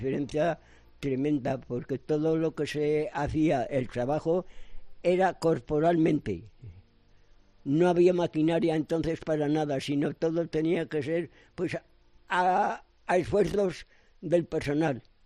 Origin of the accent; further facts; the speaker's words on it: Ágreda, Castile and León, Spain; De la provincia de Soria, de Ágreda.